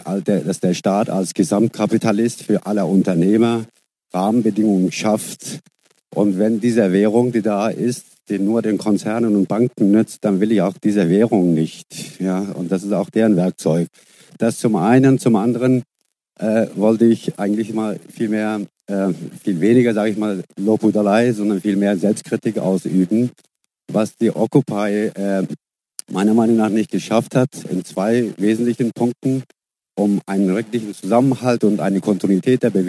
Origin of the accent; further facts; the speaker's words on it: Frankfurt, Hesse, Germany; bin Frankfurter.